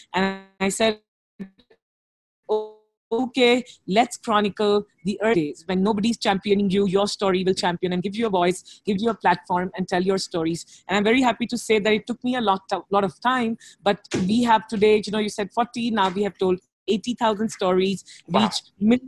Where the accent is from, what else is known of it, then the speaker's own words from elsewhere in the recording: India; I feel like for me as an Indian, I am personally very excited to be at, you know, in India, in Bangalore, the city I am